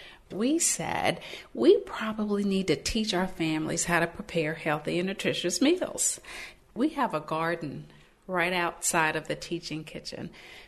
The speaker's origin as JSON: {"language": "English", "town": "Bluefield", "region": "West Virginia", "country": "United States", "lives_now": "Atlanta, United States", "said": "I am originally from Bluefield, West Virginia. That's Mercer County."}